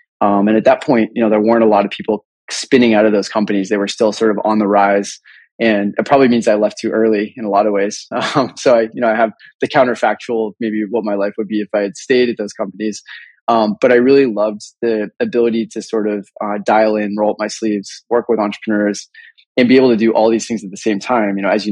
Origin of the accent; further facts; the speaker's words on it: Palo Alto, California, United States; I had the fortune of growing up in Palo Alto, so not too far from Sebastopol, just down the bay.